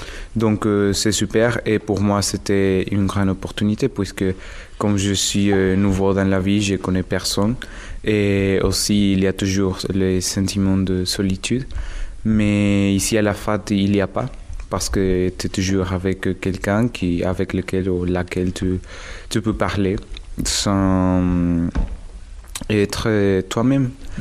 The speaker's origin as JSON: {"language": "French", "country": "Bolivia", "second_language": "French", "moved": "as an adult", "lives_now": "France", "said": "je viens de la Bolivie. Donc oui, c'est effectivement un pays de l'Amérique du Sud. Donc je suis venu ici parce que j'ai eu l'opportunité de faire mes études ici en France."}